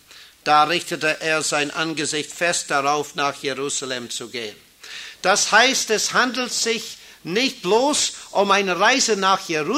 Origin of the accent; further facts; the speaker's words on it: Ireland; German is a second language; Zunächst einmal, ich stamme aus Irland.